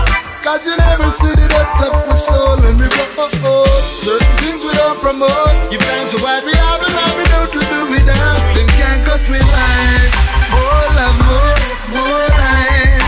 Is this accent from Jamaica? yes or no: yes; Jamaica; I'm a vice, I should know, man, I'm Jamaican.